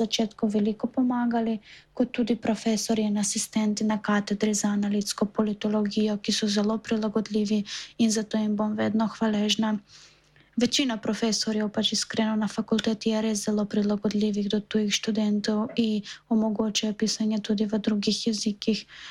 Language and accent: Slovenian; North Macedonia; now in Slovenia; medtem ko dodatka tudi tukaj nisem dobila, ker sem v bistvu iz Makedonije.